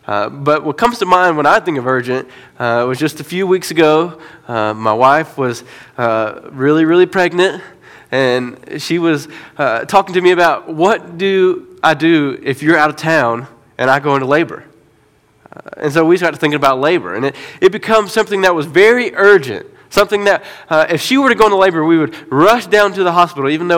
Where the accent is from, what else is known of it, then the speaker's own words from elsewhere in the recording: Georgia, United States; I grew up in Georgia, not South Georgia, not North Georgia. We called it Middle Georgia.